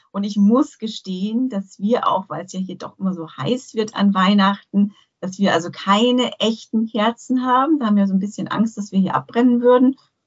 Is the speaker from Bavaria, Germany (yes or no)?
yes; Bavaria, Germany; ich bin ja aus Bayern. Und in Bayern, da ist ja eigentlich das üblich